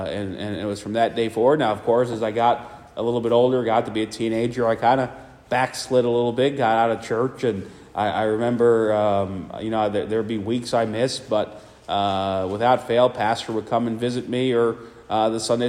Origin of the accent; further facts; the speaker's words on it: Philadelphia, Pennsylvania, United States; I'm thankful for the church I grew up in there in Philadelphia.